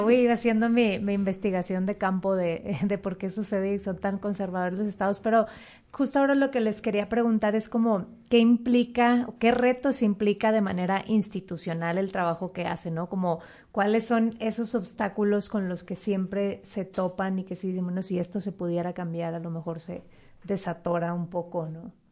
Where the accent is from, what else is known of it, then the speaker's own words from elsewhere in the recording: Monterrey, Nuevo León, Mexico; yo soy de Monterrey, ¿no? Y entonces también súper conservador y además ahí agrégale mil cosas, ¿no? Del norte